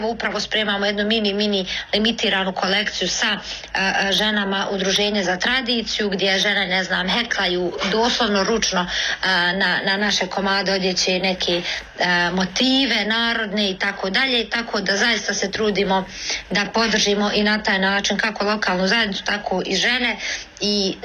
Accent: Kalesija, Federation of Bosnia and Herzegovina, Bosnia & Herzegovina; barijera s kojima sad najviše suočavam je činjenica da potičem iz Kalesije

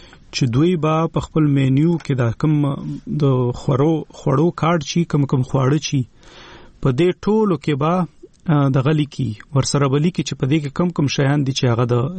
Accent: Khyber Pakhtunkhwa, Pakistan; زه د وزیرستان یم او

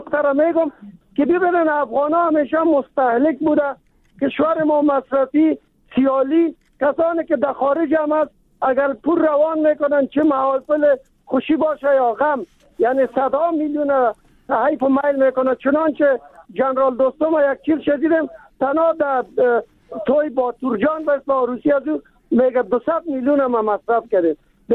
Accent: Kabul, Afghanistan; چون ما از کابل هستیم در طول 45 سال گذشته را خوب به خاطر دارم

